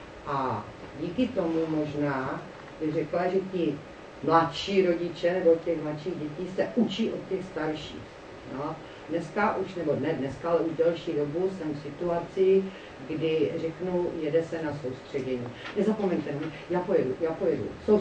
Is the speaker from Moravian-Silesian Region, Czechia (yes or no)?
yes; Orlová, Moravian-Silesian Region, Czechia; Pocházím z Těšínského Srsta z Orlové. A Orlová je velmi specifická.